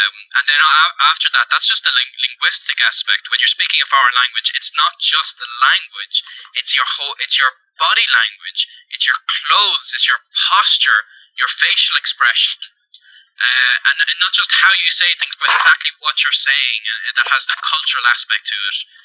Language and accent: English; Ireland; until I happen to mention that I'm from Ireland